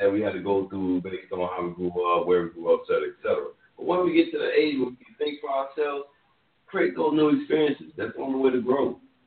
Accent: Compton, California, United States; I grew up in America. I grew up in the American system. I grew up, you know, with my ancestors and my DNA.

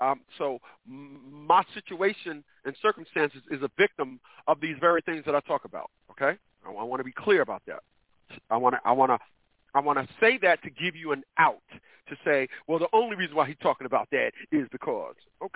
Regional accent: Newark, New Jersey, United States; Once again, I'm from Newark, New Jersey. I'm not from where you're from. So I'm speaking from the perspective of Newark, New Jersey.

